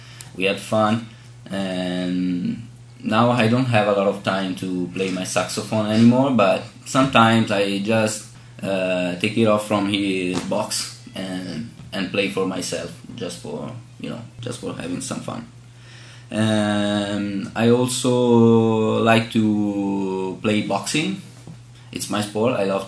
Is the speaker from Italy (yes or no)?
yes; Novara, Piedmont, Italy; also born or lived in Arona; I am from Novara, that is a city in Italy close to Milan. I was born in Arona, that is a town on a lake. The lake is called Lago Maggiore in Italian, and it's a very nice town.